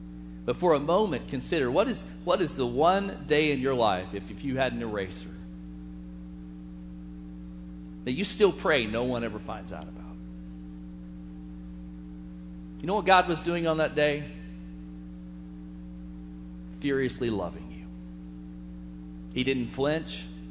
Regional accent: Bixby, Oklahoma, United States; I grew up in Bixby. There was another kid, and guess what his name was? Gary Davis.

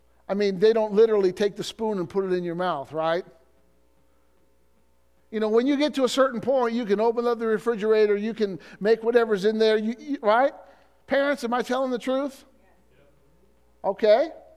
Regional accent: Illinois, United States; By my house growing up in Illinois, there were three or four truck stops within 5 or 6 miles of each other.

